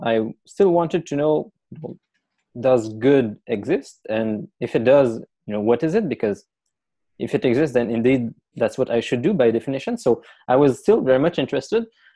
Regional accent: Quebec, Canada; It's easier to pronounce usually. And I'm from Quebec, from a little country near Quebec City. And I was brought up Roman Catholic.

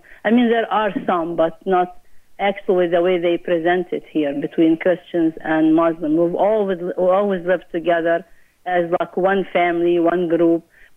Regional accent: United States; I am an American citizen too

